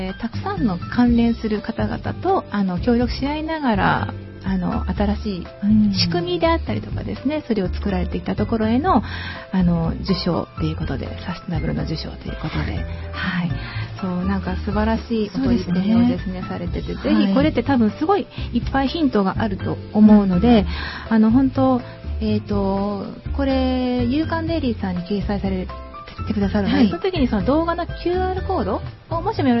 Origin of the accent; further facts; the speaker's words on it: Fukuoka, Japan; 私もでも福岡出身ですけど、うん、ナバって言ってました。